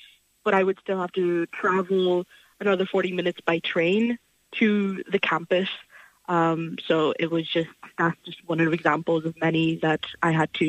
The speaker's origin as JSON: {"language": "English", "town": "Letterkenny", "region": "Ulster", "country": "Ireland", "said": "I'm from Letterkenny."}